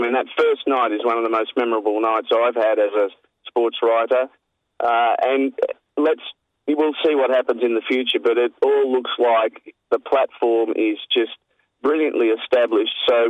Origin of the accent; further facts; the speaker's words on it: Queensland, Australia; now in Victoria, Australia; because I grew up in Queensland, so I'm a Queenslander now living in Victoria.